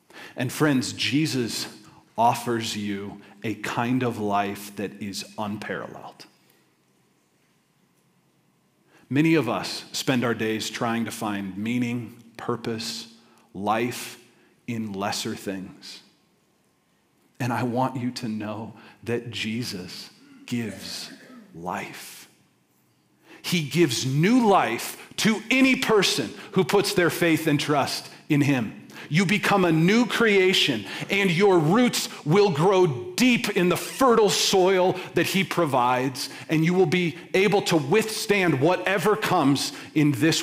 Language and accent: English; Colorado, United States; I was born and raised in Colorado.